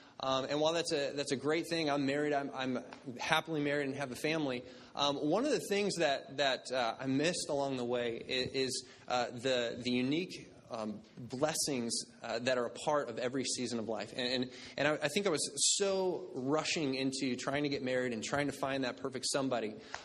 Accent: Midwest, United States; And I grew up in the Midwest, the mighty Midwest, which I'm assuming a lot of the people in this room also did.

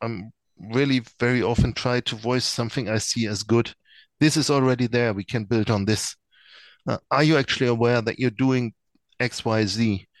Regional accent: Germany; English is a second language; So I'm from Germany, that's not what I'm used to.

